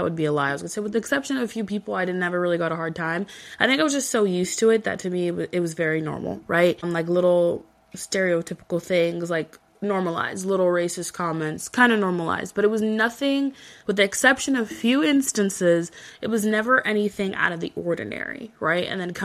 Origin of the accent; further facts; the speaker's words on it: San Diego, California, United States; I'm from San Diego, so I've been to San Diego State.